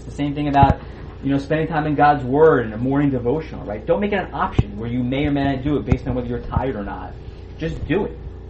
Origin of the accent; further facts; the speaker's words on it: New York City, New York, United States; I would agree, like, even though I grew up in New York, I wouldn't still be in New York but for the fact that we had fellowship together.